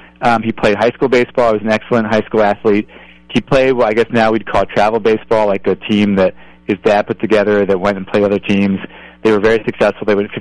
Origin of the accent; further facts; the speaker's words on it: Belgium; first language French; No, I was born in Belgium. My parents are from Maryland. They moved there to play music in the 1970s, so I grew up speaking French, but falling in love with baseball nonetheless.